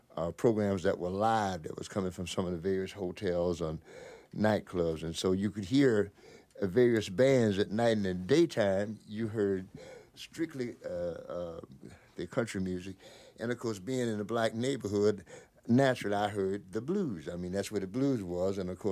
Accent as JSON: {"language": "English", "town": "Greenville", "region": "Florida", "country": "United States", "tie": "born or raised there", "also_born_or_lived": "Albany, Georgia", "said": "Oh, well, I'm from a little small town I was born in Albany, Georgia, but I don't know anything about it because my parents moved to Florida when I was about 6 months old"}